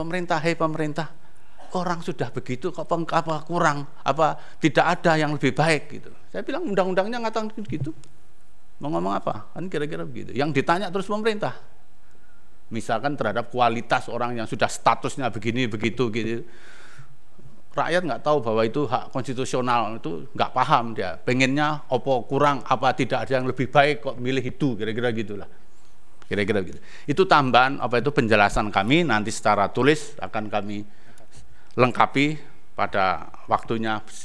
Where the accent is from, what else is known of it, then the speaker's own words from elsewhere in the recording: Surabaya, East Java, Indonesia; bahasanya kurang santun ini karena saya besar di Surabaya, jadi kurang pas ini, banyak dekat dengan orang Madura itu.